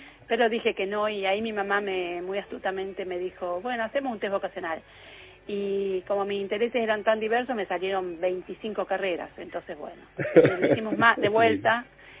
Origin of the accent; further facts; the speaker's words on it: Trenque Lauquen, Buenos Aires Province, Argentina; Así que yo soy de Trenquelauquen.